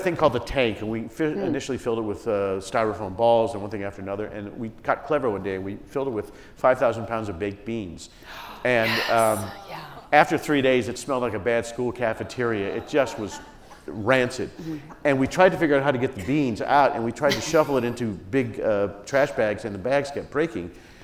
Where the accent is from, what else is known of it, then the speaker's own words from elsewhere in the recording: Indiana, United States; So the first time I had pizza, growing up in Indiana, my parents not only couldn't cook, but they couldn't eat good food.